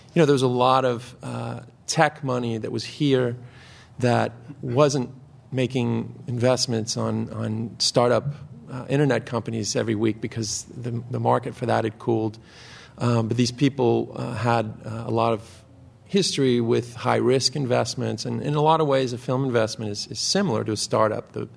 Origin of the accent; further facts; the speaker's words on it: Miami, Florida, United States; I'm from Miami, so the story is set in South Florida and Florida.